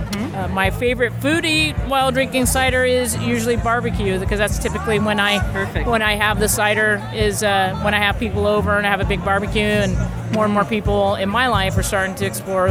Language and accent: English; Pleasant Hill, California, United States; I'm from California. More specifically, I'm from Pleasant Hill, Martinez area, East Bay of San Francisco.